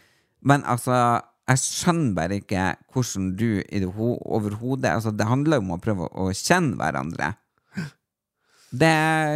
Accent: Nordland, Norway; Men jeg er fra Nordland.

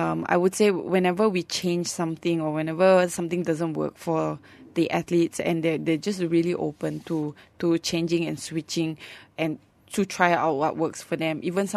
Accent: Malaysia; I feel that is something that we as Malaysian athletes should look up to.

